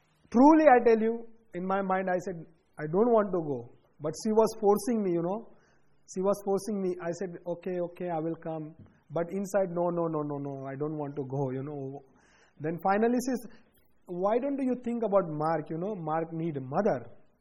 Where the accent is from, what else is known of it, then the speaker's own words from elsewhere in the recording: Mumbai, Maharashtra, India; now in Dallas, United States; I was from Mumbai. She came from Hyderabad, and we are right here in Dallas. You understand? And we both are Hindu.